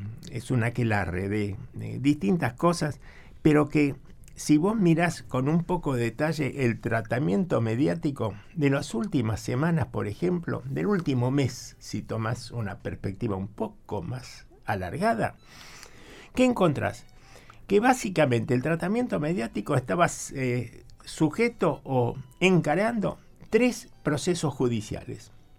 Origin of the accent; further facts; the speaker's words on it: Argentina; primero porque soy argentino, medio uruguayo, pero soy argentino también